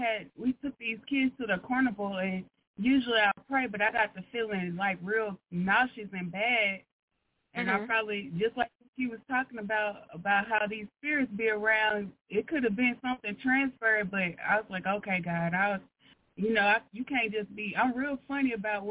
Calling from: Arkansas, United States; from Arkansas.

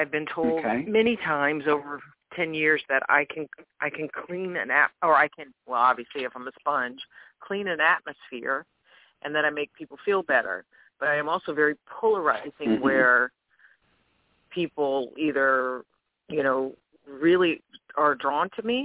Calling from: Louisiana, United States; I'm calling from Louisiana.

